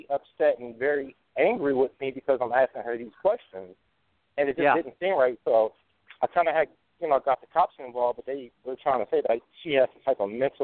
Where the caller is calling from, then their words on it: Ohio, United States; I'm calling from Ohio.